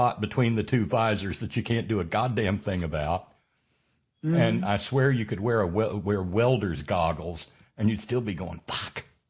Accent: Alabama, United States; born there; I was born in Alabama, and I wanted to be reborn here.

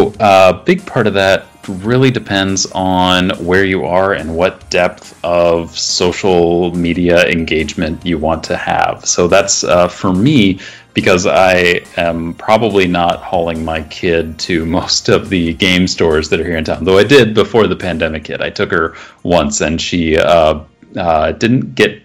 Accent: Midwest, United States; despite being a Midwesterner, I don't actually know every other human that lives in the Midwest.

